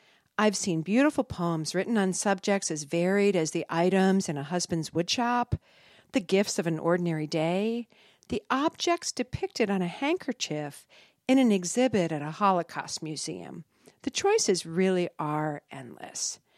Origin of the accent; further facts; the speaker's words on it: Erie, Pennsylvania, United States; now in North Carolina, United States; since I grew up in Erie, Pennsylvania, where we use words like lake effect weather and wind chill factor, and where our springs are really hard won